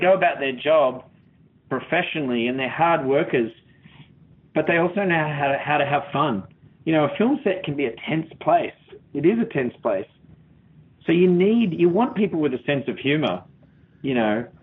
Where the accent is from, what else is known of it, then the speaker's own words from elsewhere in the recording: Australia; being in Australia, is just being in my home country, close to my family.